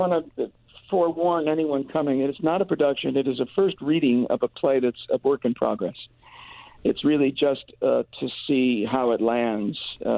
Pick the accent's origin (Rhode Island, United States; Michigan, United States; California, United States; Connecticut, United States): Connecticut, United States; I'm from Connecticut originally.